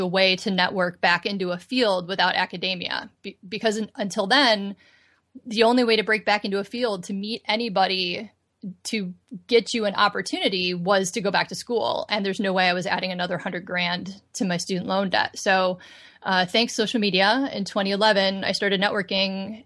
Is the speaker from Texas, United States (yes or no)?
no; Indiana, United States; moved away as an adult; also born or lived in Chicago / Maryland / New York; now in Southern California, United States; I am originally from Indiana. And I went to Chicago for school and lived there for 15 years.